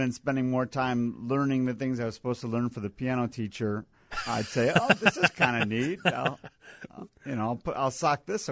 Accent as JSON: {"language": "English", "town": "Park Ridge", "region": "Illinois", "country": "United States", "said": "From northwest suburbs of Chicago, Park Ridge."}